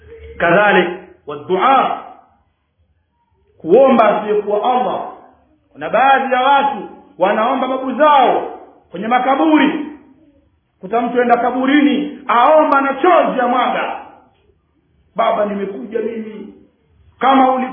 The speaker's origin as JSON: {"language": "Swahili", "town": "Tanga", "region": "Tanga Region", "country": "Tanzania", "said": "hasa sehemu za kule kwetu Tanga."}